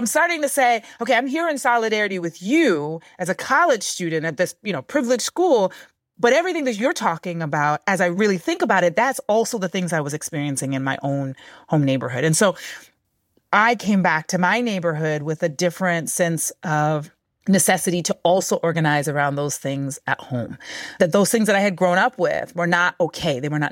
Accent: Roxbury, Massachusetts, United States; So let's see. I grew up in Roxbury. I mean, it was the place that I knew.

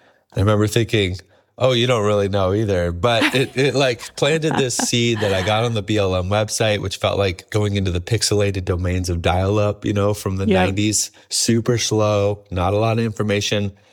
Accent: Michigan, United States; now in California, United States; I'm from Michigan, so I grew up in Michigan. I moved out to the West 21 years ago, and I immediately fell in love, you know, with the national parks.

